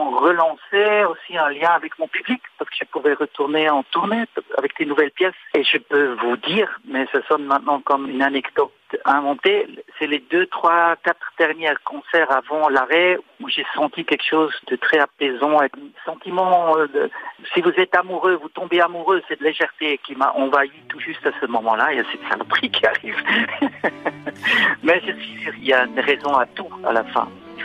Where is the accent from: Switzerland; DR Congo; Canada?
Switzerland; Moi, je passe beaucoup de temps en France. Je suis suisse.